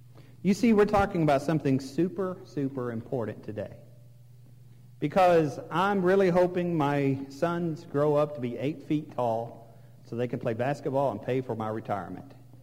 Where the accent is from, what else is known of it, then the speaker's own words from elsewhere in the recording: Odessa, Texas, United States; When I go back to my old home place, I grew up in Odessa, Texas.